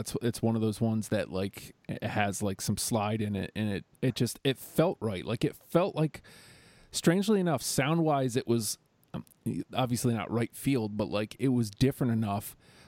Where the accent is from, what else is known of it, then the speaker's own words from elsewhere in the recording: Winnipeg, Manitoba, Canada; I'm from Winnipeg, you idiot.